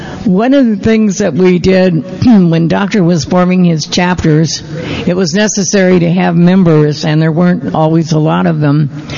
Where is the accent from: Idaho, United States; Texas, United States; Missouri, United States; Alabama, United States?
Missouri, United States; now in California, United States; I was new. I was from Missouri, and I hadn't been here a long time